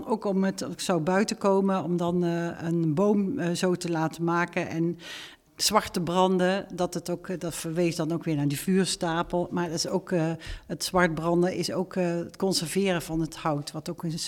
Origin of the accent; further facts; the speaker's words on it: North Brabant, Netherlands; die worden ook in Brabant gemaakt waar ik vandaan kom.